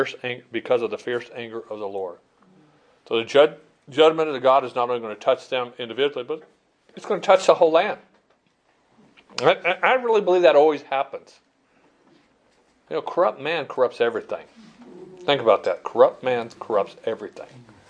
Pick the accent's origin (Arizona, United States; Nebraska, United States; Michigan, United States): Arizona, United States; I grew up here in Arizona. We knew nothing about blue laws.